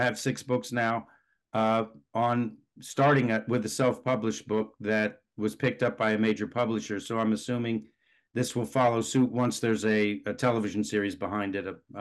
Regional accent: Pennsylvania, United States; We were raised in Bucks County, Pennsylvania. We had a farm there, a gentleman's farm.

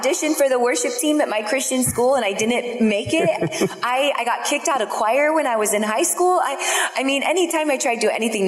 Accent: Oregon, United States; And I'm like, okay, I'm from Oregon.

